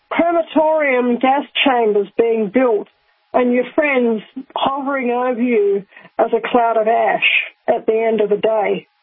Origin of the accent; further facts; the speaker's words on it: New Zealand; now in Australia; I am a New Zealander, although I live in Australia and I'm also an Australian as well. I'm a dual national.